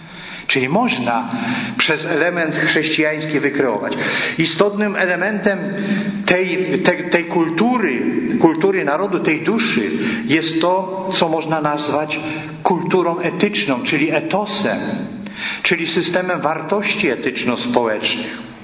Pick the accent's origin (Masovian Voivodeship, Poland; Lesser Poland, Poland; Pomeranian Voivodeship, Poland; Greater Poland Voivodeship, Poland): Pomeranian Voivodeship, Poland; Ja też jestem Kaszubą